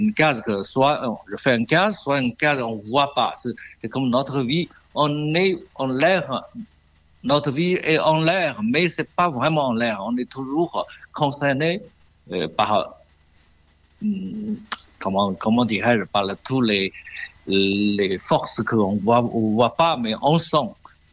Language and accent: French; China; French is a second language